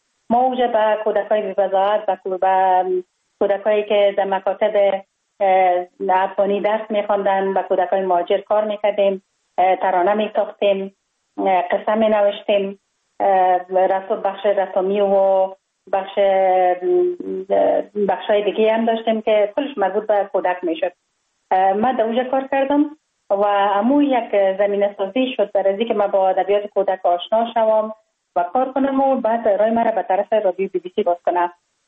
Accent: Kabul, Afghanistan; ما خوشبختانه در یک خانواده روشن فکر به دنیا آمدم، در شهر کابل در محله کوتی سنگی تولد شدم.

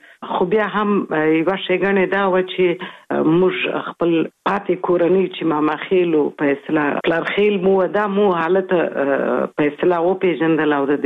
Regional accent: Kabul, Afghanistan; also born or lived in Kandahar; اصلا خو زه زېږېدلې په کندهار کې یم، خو دغه دقیق مې دي نیم کال وم، څلور میاشتې وم، درې میاشتې وم کابل ته تللی وم، میشت شوی یو.

